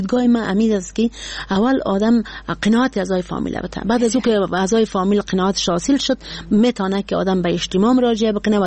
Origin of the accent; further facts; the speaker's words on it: Badakhshan, Afghanistan; ما یک کسی هستم که از بدخشان هستم